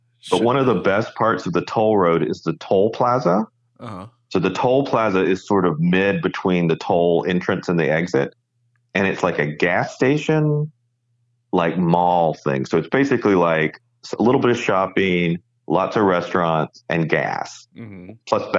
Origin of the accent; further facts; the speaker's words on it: the South, United States; So something that is foreign to me as a Southerner, mainly as a Southerner